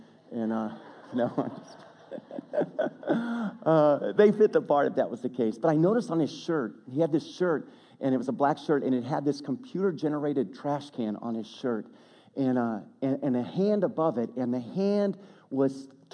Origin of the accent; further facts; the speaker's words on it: St. Louis, Missouri, United States; I mean, we're from North County, St. Louis.